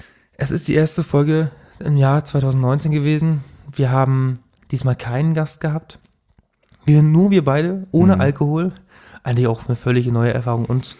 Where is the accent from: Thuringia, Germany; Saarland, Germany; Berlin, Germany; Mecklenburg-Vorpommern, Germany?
Mecklenburg-Vorpommern, Germany; Ich darf das sagen, ich bin aus Mecklenburg-Vorpommern.